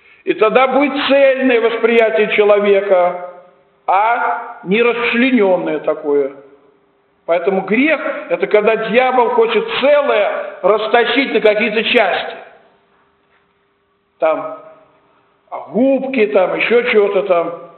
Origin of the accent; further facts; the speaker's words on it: Orekhovo-Zuyevo, Moscow Oblast, Russia; Вот когда я бываю в Орехово-Зуево, у себя на малой родине